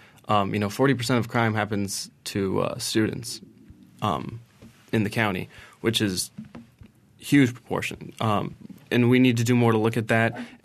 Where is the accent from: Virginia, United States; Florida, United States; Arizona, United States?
Florida, United States; born there; I was born in Florida. Unfortunately, my mom became a single mom, and I bounced around the country, moved 16, 17 times, and found my way back for college to Florida State